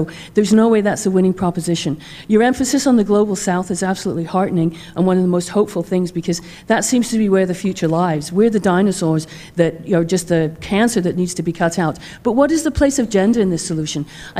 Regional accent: Alberta, Canada; I'm Canadian. I'm Albertan.

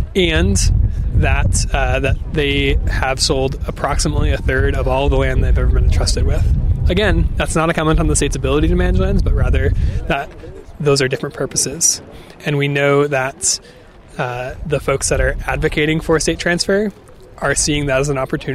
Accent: Connecticut, United States; moved away as an adult; now in Idaho, United States; I grew up in Connecticut, but I moved here 10 years ago.

